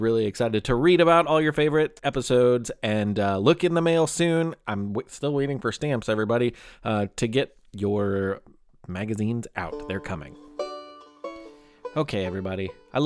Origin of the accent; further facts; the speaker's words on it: Kentucky, United States; I'm really grateful for and proud of the great governor that we have in my home state of Kentucky right now.